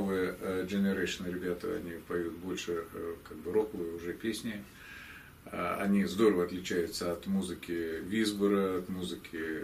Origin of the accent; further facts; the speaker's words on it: Moscow, Russia; Я сам из Москвы.